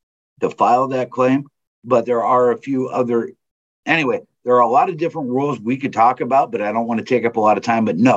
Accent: Nebraska, United States; but I'm a Marine and I'm from Nebraska.

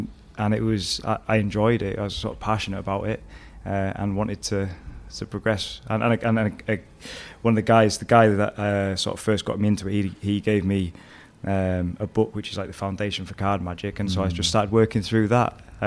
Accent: Yorkshire and the Humber, United Kingdom; It was in sort of North Yorkshire.

